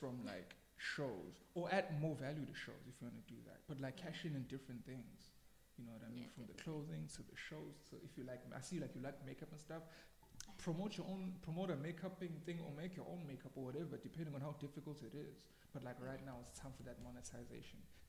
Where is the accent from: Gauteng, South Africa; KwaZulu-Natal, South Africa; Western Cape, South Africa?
KwaZulu-Natal, South Africa; Umlazi